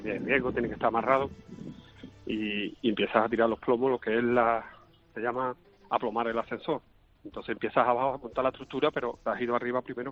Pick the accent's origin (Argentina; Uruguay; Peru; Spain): Spain; Seville, Andalusia; Yo soy de Sevilla.